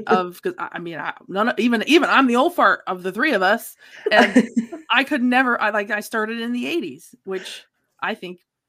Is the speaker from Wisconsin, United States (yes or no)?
yes; Wisconsin, United States; I'm from Wisconsin, so I know what a Youper is.